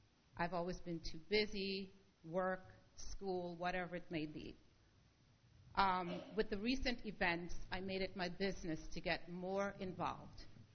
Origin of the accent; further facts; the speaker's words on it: Valley Stream, New York, United States; I am from Valley Stream.